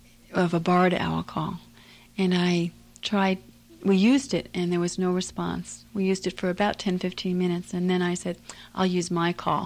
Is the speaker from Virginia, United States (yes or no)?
no; Brooklyn, New York, United States; Right, I grew up in Brooklyn.